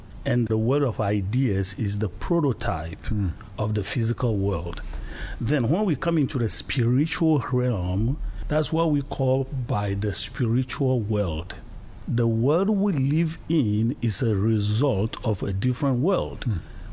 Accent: Togo; English is a second language; I'm from Togo, West Africa, from between Nigeria and Ghana.

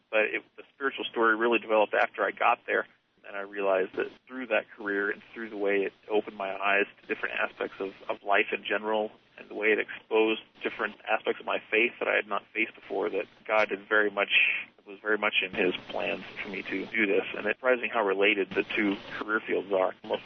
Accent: Arizona, United States; I grew up in Southern Arizona along the Mexican border there, and on a working cattle ranch, and was raised there until I went to college. Went to college up in Phoenix, as mentioned.

